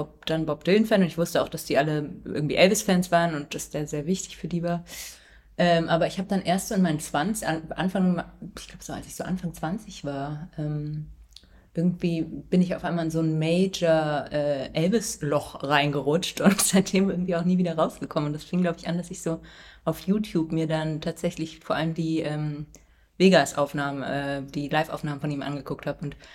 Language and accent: German; St. Peter-Ording, Schleswig-Holstein, Germany; Ah ja, genau, St. Peter-Ording.